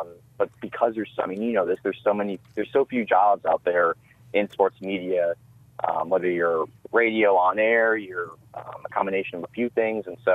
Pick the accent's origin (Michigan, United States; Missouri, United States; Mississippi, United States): Michigan, United States; Detroit; I was born and raised in Metro Detroit. Grew up here, went to high school, college, went to the University of Michigan